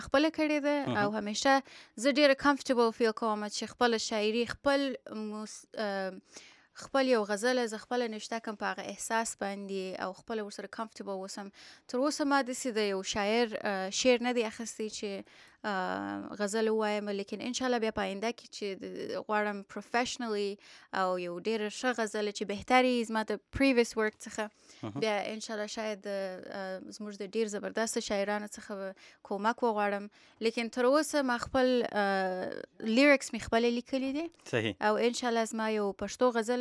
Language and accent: Pashto; Kandahar, Afghanistan; born or raised there; also born or lived in Kabul; now in United States